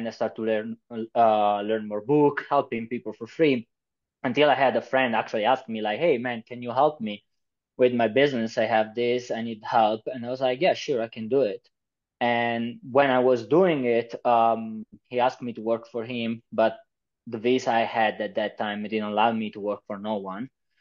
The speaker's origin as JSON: {"language": "English", "country": "Italy", "also_born_or_lived": "Switzerland", "second_language": "English", "said": "I'm from Italy originally. That's why you can hear this accent. But I came here about 3-4 years ago for actually the Bible College."}